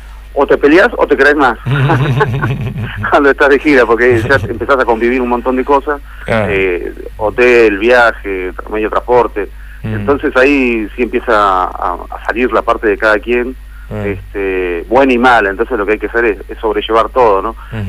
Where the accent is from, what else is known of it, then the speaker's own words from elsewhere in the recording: Buenos Aires, Argentina; nosotros somos de Capital